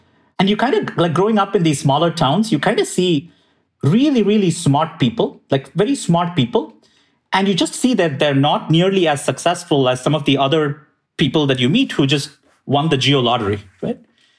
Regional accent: Chennai, Tamil Nadu, India; I grew up in Chennai, which is a relatively smaller city in India.

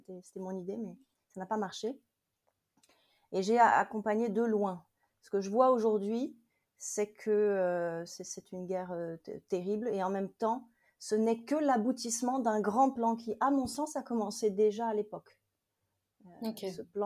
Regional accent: Paris, Île-de-France, France; je suis française, je viens de Paris

